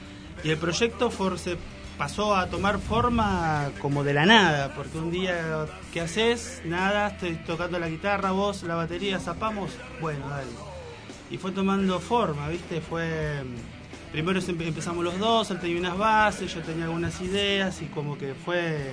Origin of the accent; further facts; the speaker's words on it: Moreno, Buenos Aires Province, Argentina; Somos de acá, de Moreno.